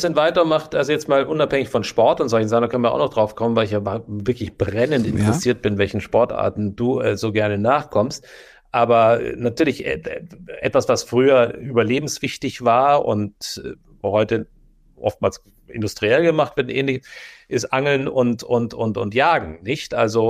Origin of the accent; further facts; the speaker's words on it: Guttenberg, Bavaria, Germany; also mein Heimatort heißt Guttenberg